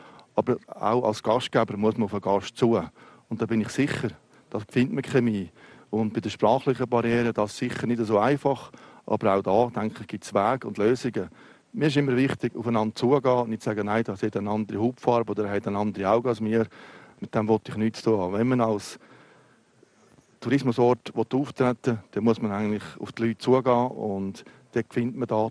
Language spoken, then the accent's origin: German; Switzerland; dürfen wir als Schweizer